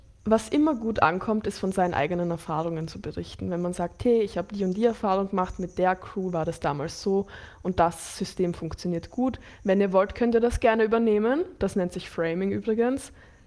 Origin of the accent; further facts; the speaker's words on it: Croatia; weil ich mich so gut auskenne in Kroatien, weil ich gebürtige Kroatin bin und weil das meine Heimat ist